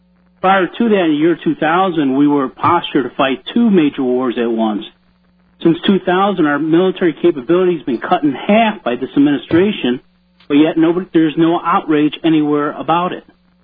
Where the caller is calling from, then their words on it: Lawrenceburg, Missouri, United States; Lawrenceburg, Missouri there.